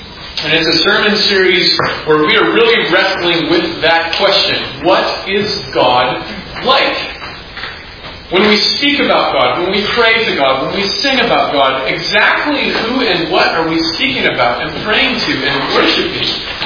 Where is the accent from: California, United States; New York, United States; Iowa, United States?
Iowa, United States; Sioux Center; now in Bloomington, United States; I'm originally from Northwest Iowa, Sioux Center.